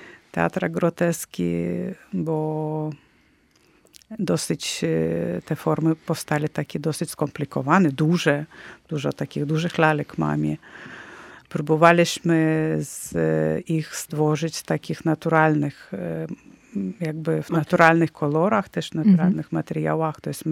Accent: Vilnius, Vilnius County, Lithuania; Ja jestem z Litwy, z Wilna i też bardzo to wszystko przeżyjemy.

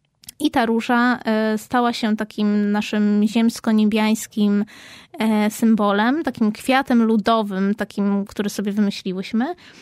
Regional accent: Kraków, Lesser Poland, Poland; born there; Tutaj się urodziliśmy w Nowej Hucie i to też jest nasze.

